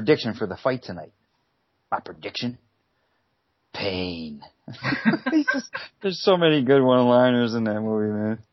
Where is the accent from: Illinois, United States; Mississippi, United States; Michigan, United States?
Michigan, United States; now in Ohio, United States; Yeah, I'm from Michigan.